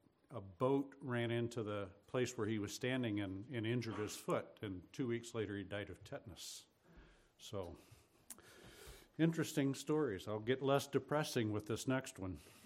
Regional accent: Cincinnati, Ohio, United States; because I grew up in Cincinnati

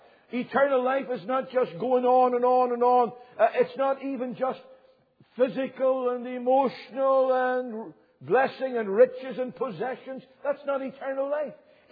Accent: Northern Ireland, United Kingdom; I grew up in Northern Ireland.

